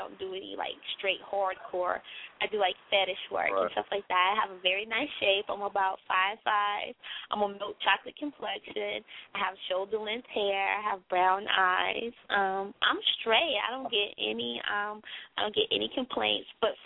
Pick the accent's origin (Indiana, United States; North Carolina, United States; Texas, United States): North Carolina, United States; So I'm from North Carolina. So that's where I'm at right now.